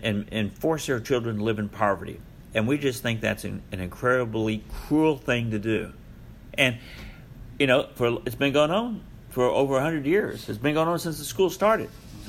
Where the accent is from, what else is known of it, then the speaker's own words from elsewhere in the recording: Bossier City, Louisiana, United States; I was raised 6 years in Bossier City up north in Louisiana.